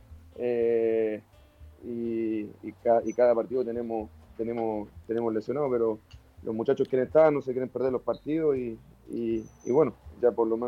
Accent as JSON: {"language": "Spanish", "region": "Valparaíso", "country": "Chile", "tie": "born there", "said": "yo soy porteño de nacimiento, desde los 15 años yo me hice futbolísticamente en el barrio de Santa Inés"}